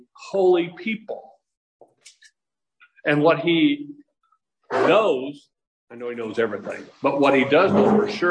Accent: Chandler, Arizona, United States; I remember growing up in Chandler, we drink water right out of the well.

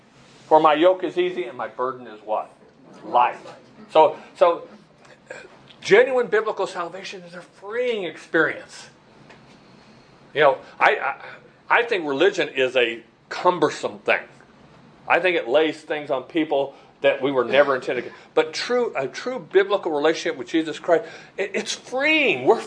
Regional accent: Chandler, Arizona, United States; I grew up here in outside of Chandler, and that was all farm community and stuff.

